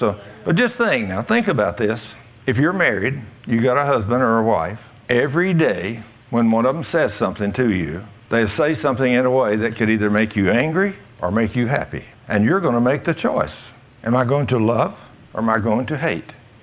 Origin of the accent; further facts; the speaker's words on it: Texas, United States; as a Texan, you know, when I'd see an Oriental person, they all look just exactly the same.